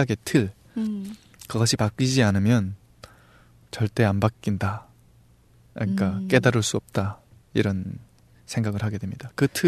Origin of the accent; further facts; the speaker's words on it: North Korea; moved away; 제가 탈북을 결심하고 탈북 브로커를 찾아서 이제 그 브로커와 함께 그 북쪽 그 무산에 가서 그쪽에서 탈북을 했거든요.